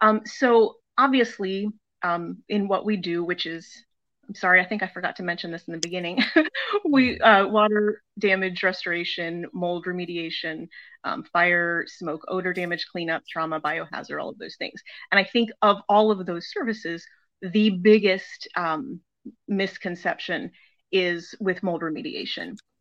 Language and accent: English; Maryland, United States; now in Florida, United States; I moved away from Maryland, where I'd lived my whole life, and came down to Florida, me and my cat